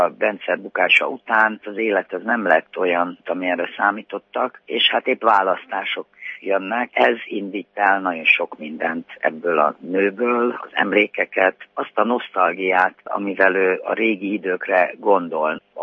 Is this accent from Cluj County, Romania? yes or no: yes; Cluj-Napoca, Cluj County, Romania; moved away as an adult; én kolozsvári vagyok, én 27 évet éltem abban az országban, a Ceausescu diktatúra alatt.